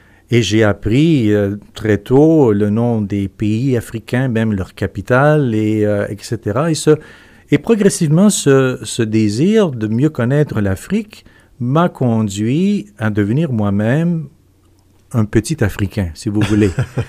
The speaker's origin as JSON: {"language": "French", "town": "La Tuque", "region": "Quebec", "country": "Canada", "tie": "born or raised there", "said": "Mes parents ont déménagé en 1956, mon père pour travailler à l'usine de papier. Donc, j'ai grandi à Latuc, j'ai fait mon école primaire, secondaire. Donc, je m'identifie davantage comme un Latucois, même si mes origines familiales sont de la région de Saint-Adelphe, Saint-Stanislas"}